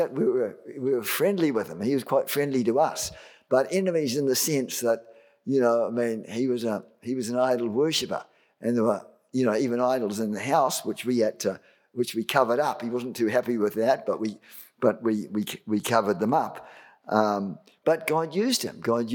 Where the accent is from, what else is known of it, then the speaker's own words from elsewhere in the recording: New Zealand; we were coming, we're from New Zealand and so on.